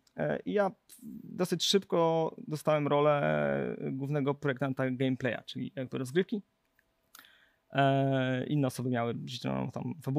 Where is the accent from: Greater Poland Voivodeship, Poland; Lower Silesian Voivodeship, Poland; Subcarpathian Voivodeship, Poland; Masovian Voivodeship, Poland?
Masovian Voivodeship, Poland; Węgrów; ja pochodzę z mojego miasteczka, z Węgrowa